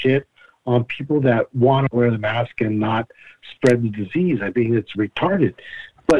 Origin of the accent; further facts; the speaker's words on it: San Jose, California, United States; I'm from San Jose, California.